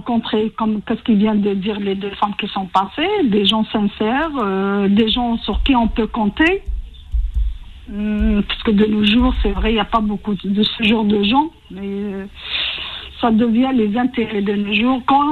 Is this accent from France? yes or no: no; Algeria; Non, je suis brune, hein, je suis algérienne.